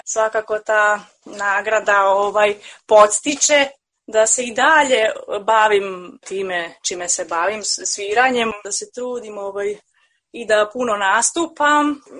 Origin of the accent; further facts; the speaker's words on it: Ćuprija, Pomoravlje District, Serbia; Ja sam inače i rodom Ćupričanka, tako da sam tu svoje školovanje započela.